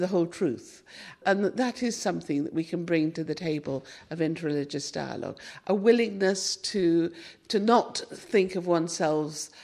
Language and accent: English; United Kingdom; I'm British